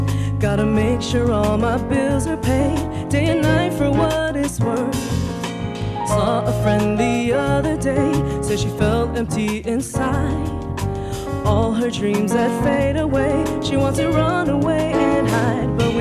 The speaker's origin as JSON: {"language": "English", "country": "Philippines", "said": "So being Filipino, food was a staple. And there was Filipinos, we like to cook for like 100 people, even though there are only 10."}